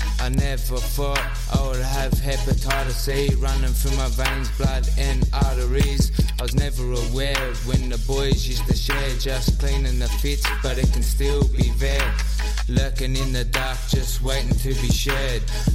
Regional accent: Blacktown, New South Wales, Australia; Coming from a black background, growing up in Blacktown, drugs have always been around.

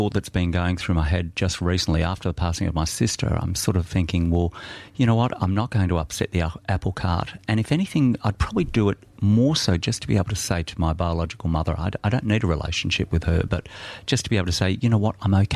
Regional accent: Blackburn, North West England, United Kingdom; I was brought up in Blackburn.

